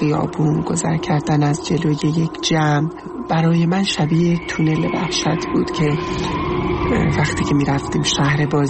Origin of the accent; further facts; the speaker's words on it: Iran; moved away; من یک زن ترنسم و از ایران اومدم